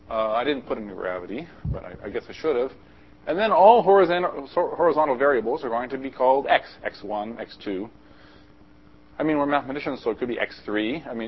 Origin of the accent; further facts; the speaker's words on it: California, United States; since I was a kid, I grew up in California, and you're right on the, you know, pretty close to the coast